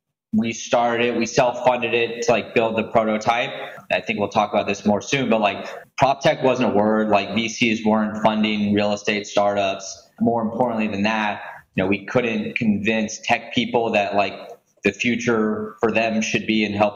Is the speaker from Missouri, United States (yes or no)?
no; Houston, Texas, United States; also born or lived in Atlanta / Washington DC; So my quick background, I grew up in Houston. I went to college in Atlanta, lived in DC for a handful of years after that.